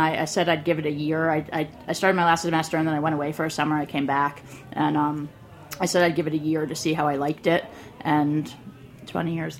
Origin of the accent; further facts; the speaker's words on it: Connecticut, United States; I'm from Connecticut.